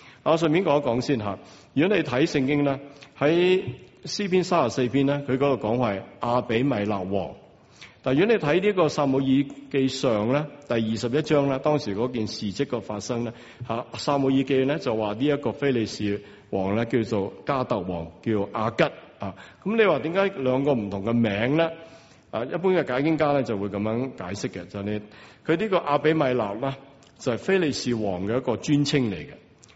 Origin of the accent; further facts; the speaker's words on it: China; 我们中国人有个成语说呢一言呢可以兴邦